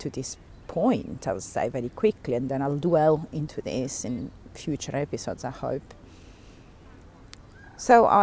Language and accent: English; Sicily, Italy; accent: Italian; English is a second language; So I suppose I can start from saying that I was born in Italy, in Sicily in particular.